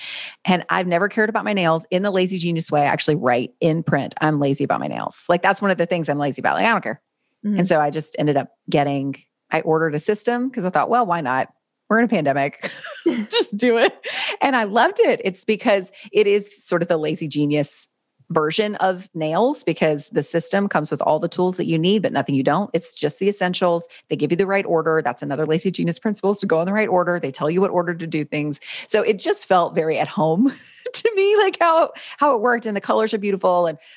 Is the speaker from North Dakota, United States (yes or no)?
no; North Carolina, United States; But I grew up in North Carolina, and I was homeschooled for actually freshman and sophomore year of high school.